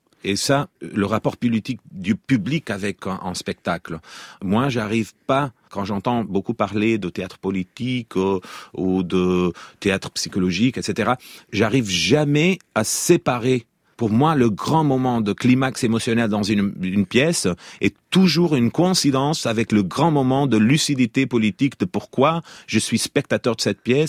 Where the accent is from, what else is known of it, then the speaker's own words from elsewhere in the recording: Portugal; French is a second language; je dois répondre pas juste parce que je suis portugais